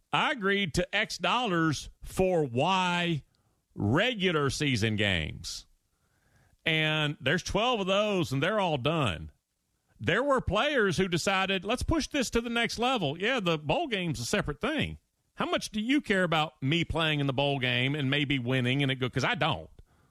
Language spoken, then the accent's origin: English; Germany; also born or lived in Japan; I grew up in Germany and Japan.